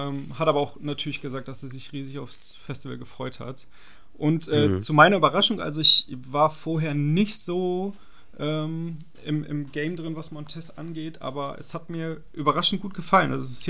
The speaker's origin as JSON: {"language": "German", "town": "Dortmund", "region": "North Rhine-Westphalia", "country": "Germany", "said": "Und da kann man natürlich als Dortmunder auch ein bisschen stolz sein, dass wir dann auch schon so ganz guten Sound in der Heimat haben."}